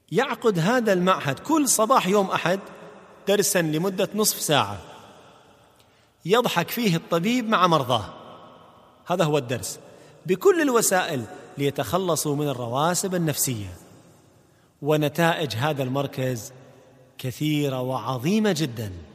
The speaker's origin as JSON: {"language": "Arabic", "country": "Kuwait", "said": "عندنا في الكويت"}